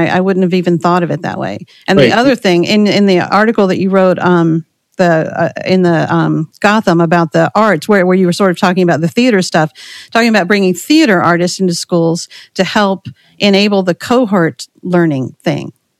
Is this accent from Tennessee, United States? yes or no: no; North Carolina, United States; now in New York, United States; I'm from North Carolina.